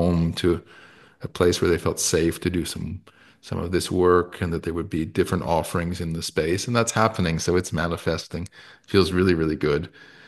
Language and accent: English; Toronto, Ontario, Canada; I'm from Toronto in Canada